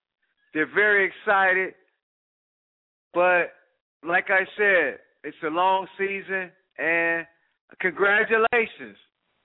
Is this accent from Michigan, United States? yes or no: no; Cleveland, Ohio, United States; I know the first thing that people want to talk about, I know from my hometown, is probably those Cleveland Browns.